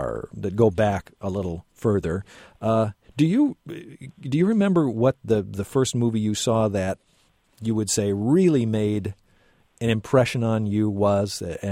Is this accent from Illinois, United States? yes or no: yes; Chicago, Illinois, United States; when I grew up in the Chicago area and grew up watching WGN